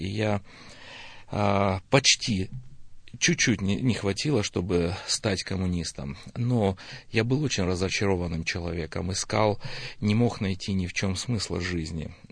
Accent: Budyonnovsk, Stavropol Krai, Russia; moved away as an adult; now in United States; 5 детей, трое внуков, и вообще приехал я из Ставропольского края, города Буденновска. Ну, уже вот 14 лет живу здесь, в Америке.

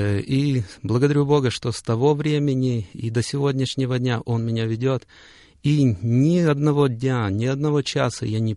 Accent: Moldova; Я родился в Молдове, как уже было упомянуто, это прекрасная солнечная страна, и прекрасные люди в ней живут, и много-много христиан в нашем городе, в окружении, где я рос

